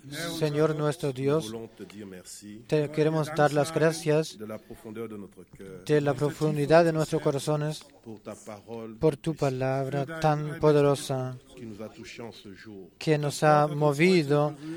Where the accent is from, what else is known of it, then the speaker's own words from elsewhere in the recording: Cameroon; Yo vengo de Camerún con saludos